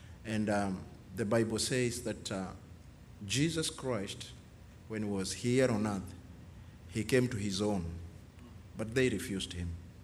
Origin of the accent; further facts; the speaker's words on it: Kenya; We come from Kenya